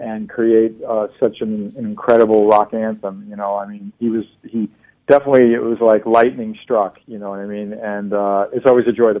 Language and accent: English; Queens, New York, United States; my friend Mike Katz, who I grew up with in Jackson Heights in Queens